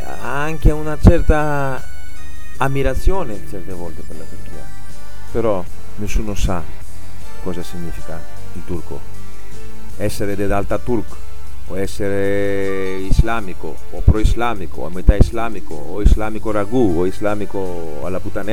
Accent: Greece; Italian is a second language; Tu come italiano, io come greco, perché io so il greco

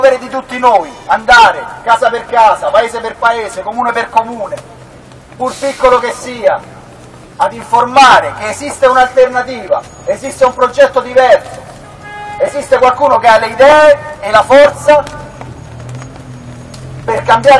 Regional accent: Umbria, Italy; also born or lived in Rome; questa splendida regione dove io sono cresciuto, fra l'altro sono nato a Roma, ma sono cresciuto proprio qui, in mezzo a queste montagne, perché i miei nonni all'epoca si emigrava da Roma per venire in Umbria a lavorare alle acciaierie

